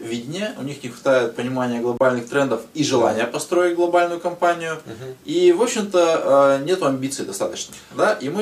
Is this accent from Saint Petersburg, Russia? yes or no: no; Yekaterinburg, Sverdlovsk Oblast, Russia; Ну, я из Екатеринбурга, да.